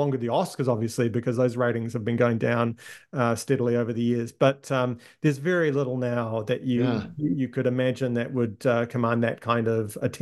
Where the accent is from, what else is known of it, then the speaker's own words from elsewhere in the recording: New Zealand; I grew up in New Zealand.